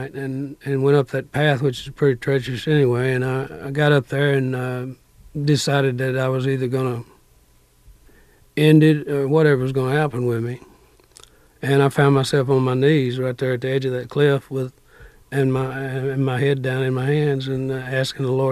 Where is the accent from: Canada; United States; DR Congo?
United States; Corsicana, Texas; also born or lived in Waco; I was born in Corsicana, Texas, and it's about 53 miles northeast of Waco, Texas. And I lived there until I was 12 years old. My grandmother raised me, and she passed on when I was 12, and I went to Waco, Texas, and lived with my mother.